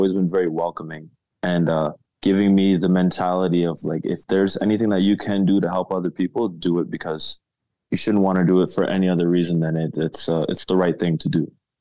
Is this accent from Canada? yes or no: yes; Canada; being that I'm growing up in Canada and I just wanted to fit in with my friends.